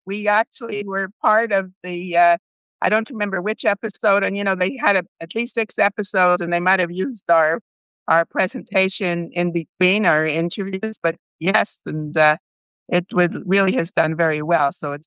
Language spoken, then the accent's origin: English; Montreal, Quebec, Canada; now in Toronto, Canada; So I'm a Canadian. I come from Montreal and living today in Toronto.